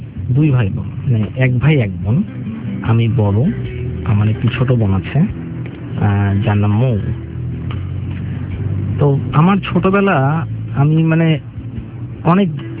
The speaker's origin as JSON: {"language": "Bangla", "town": "Kushtia", "region": "Khulna Division", "country": "Bangladesh", "tie": "born or raised there", "also_born_or_lived": "Kumarkhali", "said": "তাদের পোস্টিং ছিল কুমারখালীতে, ওখানে আমার জন্ম। বাট আমার চার বছর বয়সে আব্বু আম্মুর আবার বদলি হয়ে যায়, এবং এটা আমি লাকিলি বলবো যে আমি কুষ্টিয়ায় শেষ পর্যন্ত বদলি হওয়ার কারণে কুষ্টিয়ায় আমি বড় হতে পেরেছি।"}